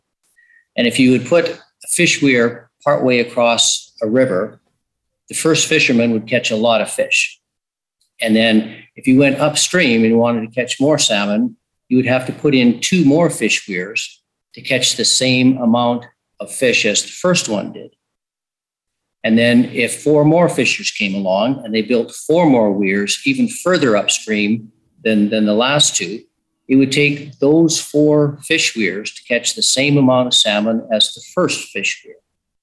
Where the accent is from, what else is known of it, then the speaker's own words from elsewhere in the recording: Canada; As a Canadian, those paintings are a little bit disturbing because it shows them playing hockey, and that's our game.